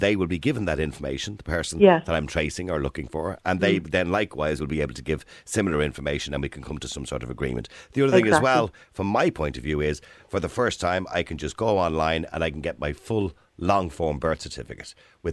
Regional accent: County Dublin, Ireland; born there; So I was born in 1963 in St. Patrick's Home on the Navan Road.

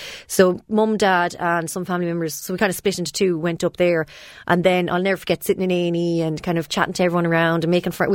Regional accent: Ireland; the great thing about us being Irish is we sometimes, well, I know I word vomit

